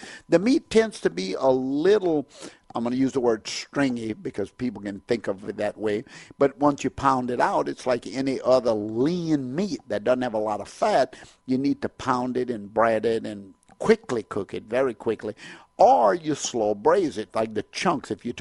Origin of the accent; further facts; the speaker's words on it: Louisiana, United States; Well, I thought they knew I was from Louisiana.